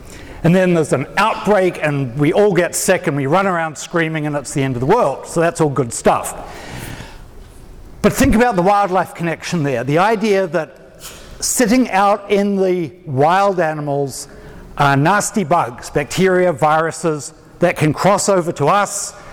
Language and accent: English; New Zealand; now in Tennessee, United States; I'm a New Zealander, which is why I speak funny.